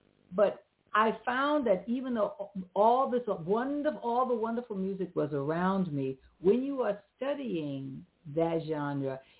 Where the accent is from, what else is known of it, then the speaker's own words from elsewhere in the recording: United States; and of course being American, trying to conquer all the different languages